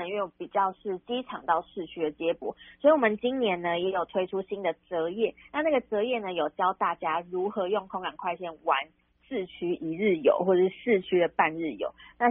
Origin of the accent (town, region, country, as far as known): Penghu County, Taiwan